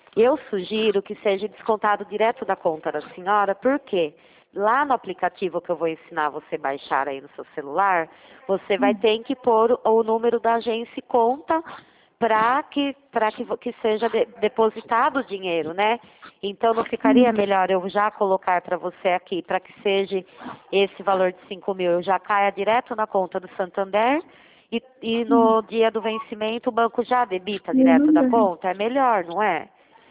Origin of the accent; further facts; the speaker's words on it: Itu, São Paulo, Brazil; Eu sou de Itu.